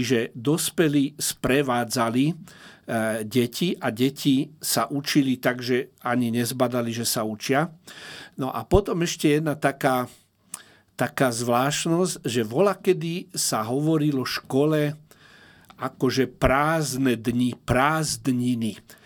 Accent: Bratislava, Bratislava Region, Slovakia; Nie, že ja som ten mudrc z Bratislavy a oni sú tí chudáci

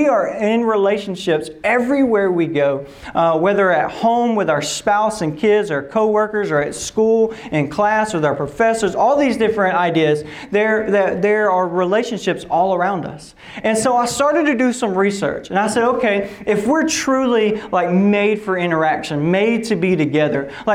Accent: the South, United States; And growing up in the South, I grew up in the South.

